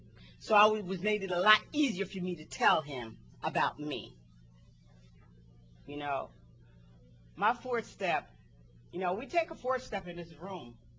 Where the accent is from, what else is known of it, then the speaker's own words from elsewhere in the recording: Jamaica; I come from the islands, y'all. I come from Jamaica.